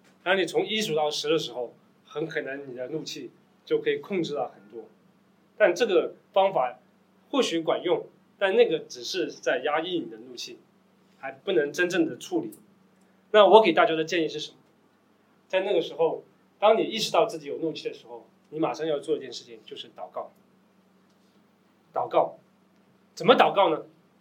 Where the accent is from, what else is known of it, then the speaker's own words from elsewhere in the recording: China; 因为大多数人其实是对，尤其我们中国人对情绪是不太敏感的